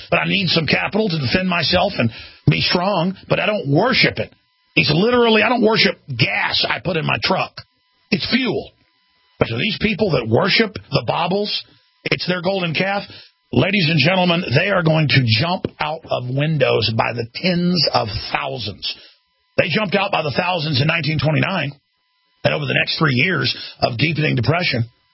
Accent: Dallas, Texas, United States; Now, I grew up in Dallas, folks. I've only seen tornadoes once in Austin.

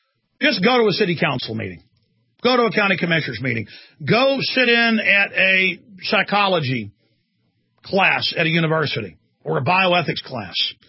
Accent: Texas, United States; It's hard as a Texan to do a fake Texan.

